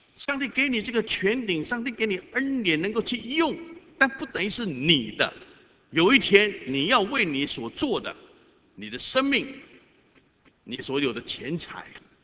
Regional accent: Singapore; 我们要周济穷人，因为我们新加坡人已经失去了那种概念，去帮助人，尤其是需要的人、穷乏人。

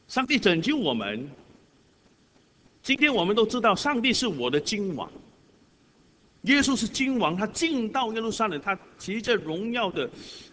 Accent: China; 我们中国人说一年之计在于春，一日之计在于晨

